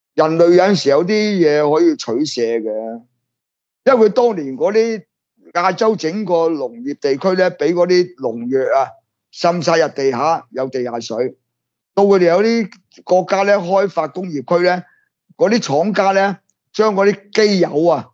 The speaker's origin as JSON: {"language": "Cantonese", "country": "Hong Kong", "said": "我们这一个层次香港人"}